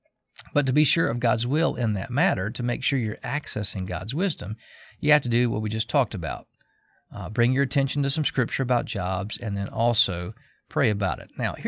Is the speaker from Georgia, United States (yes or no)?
yes; Georgia, United States; I grew up in Georgia, and all of my family lives in Georgia, so making the move from the upstate of South Carolina down to Atlanta would have taken us a whole lot closer to our family.